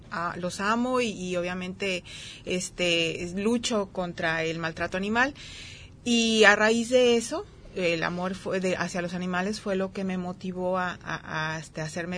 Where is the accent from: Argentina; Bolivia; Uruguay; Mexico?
Mexico; Guadalajara, Jalisco; born there; now in Puerto Vallarta, Mexico; yo nací en Guadalajara, pero yo tengo aquí 45 años